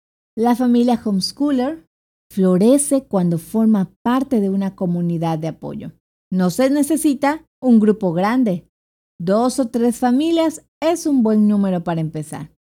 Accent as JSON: {"language": "Spanish", "country": "Mexico", "said": "Debido a que nosotros somos mexicanos, esperábamos alcanzar a las familias de nuestro país"}